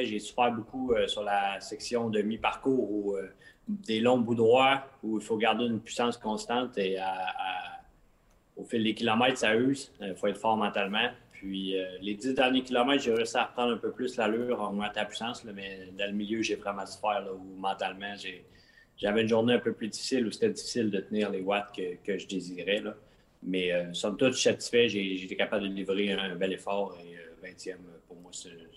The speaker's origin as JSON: {"language": "French", "region": "Quebec", "country": "Canada", "said": "Au Québec, on est habitué à des grands espaces."}